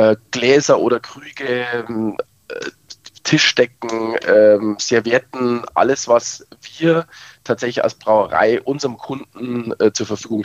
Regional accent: Munich, Bavaria, Germany; born there; Ja, also ich bin ja gebürtiger Münchner

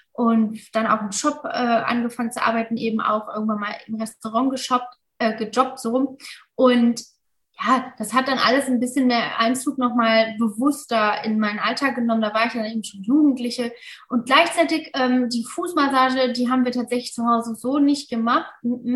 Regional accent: Mainz, Rhineland-Palatinate, Germany

